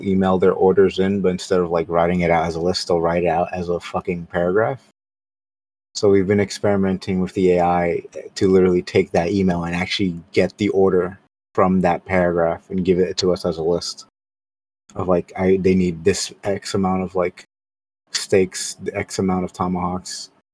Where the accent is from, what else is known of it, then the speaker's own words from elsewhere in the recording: New Jersey, United States; Listen, I'm from New Jersey.